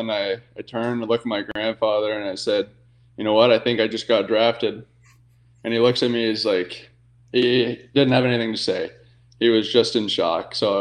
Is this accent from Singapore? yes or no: no; New Brunswick, Canada; So I'm from New Brunswick.